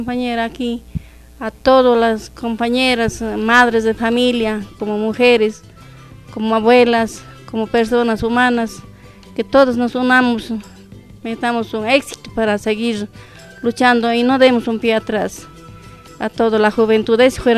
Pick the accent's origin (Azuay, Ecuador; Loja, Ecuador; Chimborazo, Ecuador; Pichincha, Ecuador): Azuay, Ecuador; San Pedro de Escaleras; soy de la parroquia, soy del San Pedro de Escaleras, parroquia Victoria del Portete.